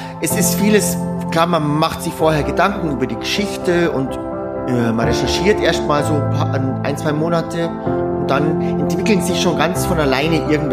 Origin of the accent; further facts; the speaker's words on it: Germany; bei uns in Deutschland, man wächst ja mit der Augsburger Puppenkiste eigentlich auf.